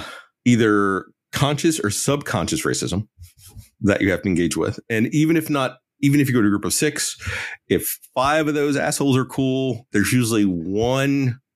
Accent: Alabama, United States; And growing up in Alabama, I also went to college in Auburn.

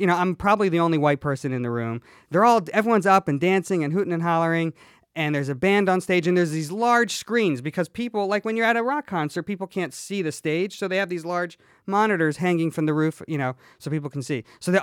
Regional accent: Bible Belt, United States; I grew up in the Bible Belt.

